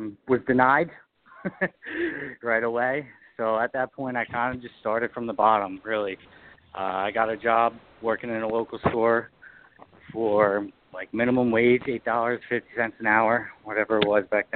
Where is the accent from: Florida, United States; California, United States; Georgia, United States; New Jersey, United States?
New Jersey, United States; Brick; also born or lived in West Virginia; You know, I'm from Bricktown, which is the next town over from Point Pleasant. So I grew up my whole life eating Jersey Mike's.